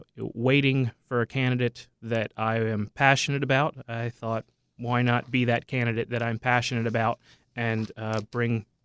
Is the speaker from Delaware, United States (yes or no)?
yes; Delaware, United States; also born or lived in Texas; Well, I was born and raised in Delaware, aside from a few years that I lived in Texas.